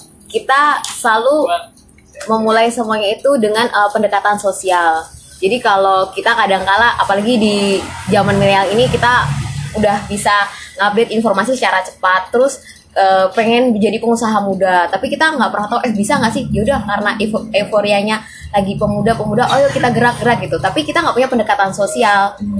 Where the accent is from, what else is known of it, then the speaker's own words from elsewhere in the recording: East Nusa Tenggara, Indonesia; kebetulan karena gue orang Flores